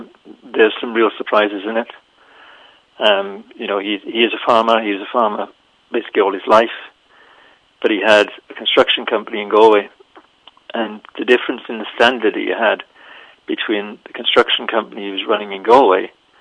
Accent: Wales, United Kingdom; when I was young, and again, I grew up in the Welsh hills and farms are all around me

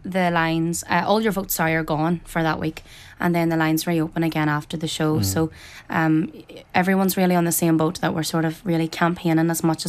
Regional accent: Galdley, Northern Ireland, United Kingdom; I'm from Tyrone, so okay. I'm from Galdley in County Tyrone, just outside Ballygally.

